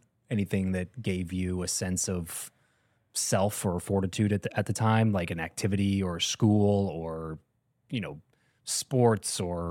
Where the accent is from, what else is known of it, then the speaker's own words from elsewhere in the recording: California, United States; now in Las Vegas, United States; I grew up in SoCal, but I'm in Vegas now.